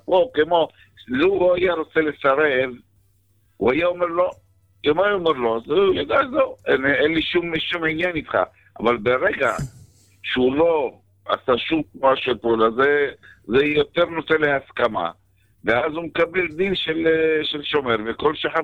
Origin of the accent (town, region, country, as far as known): Bnei Brak, Tel Aviv District, Israel